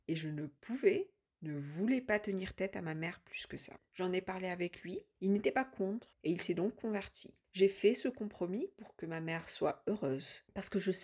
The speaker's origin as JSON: {"language": "French", "country": "Algeria", "tie": "born or raised there", "said": "J'ai 28 ans, je suis née et j'ai grandi en Algérie dans une famille pratiquante."}